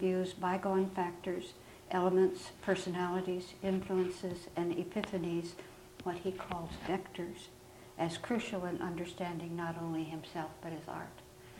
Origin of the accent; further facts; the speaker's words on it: Thief River Falls, Minnesota, United States; I was reared in Thief River Falls, Minnesota, which at the time I was there was population of about 7,000.